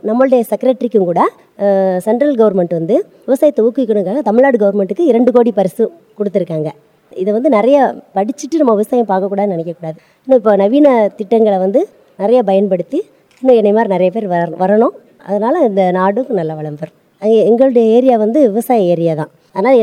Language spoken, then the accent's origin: Tamil; Vasudevanallur, Tamil Nadu, India; நான் வாசுதேவநல்லூர் கிராமத்தை சேர்ந்தவள்.